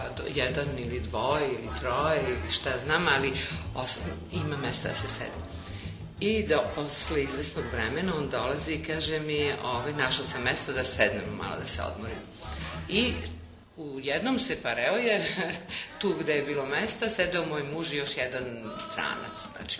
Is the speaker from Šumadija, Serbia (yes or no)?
yes; Kragujevac, Šumadija, Serbia; also born or lived in Novi Beograd; 16 godina u Kragujevcu. Jako volim taj grad i još, jako sam bila vezana jer moji najlepši trenuci detinjstva su prošli u Kragujevcu.